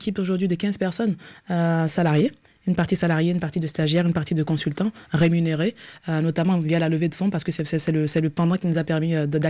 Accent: Benin; Moi, je suis béninoise. Mes parents mes grands-parents sont commerçants.

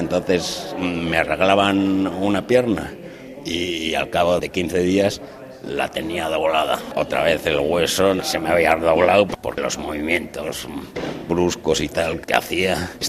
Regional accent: San Sebastián, Basque Country, Spain; born there; yo nací en San Sebastián, justo a 20 kilómetros de Francia

